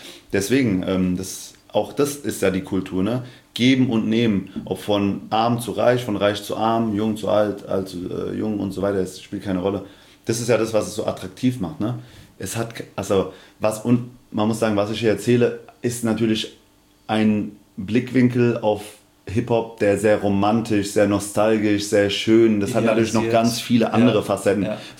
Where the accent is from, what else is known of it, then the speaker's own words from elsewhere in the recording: Aschaffenburg, Bavaria, Germany; born there; also born or lived in Hanau / Darmstadt; Ich bin in Aschaffenburg geboren.